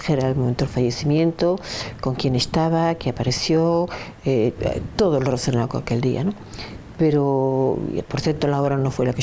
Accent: Spain; Pero yo sé lo que le debo como española, ¿no?

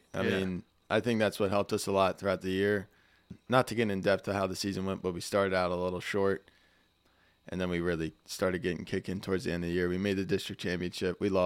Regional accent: Pennsylvania, United States; Yeah, so I grew up in Amish country, lived next to a farmer, but we have a great family.

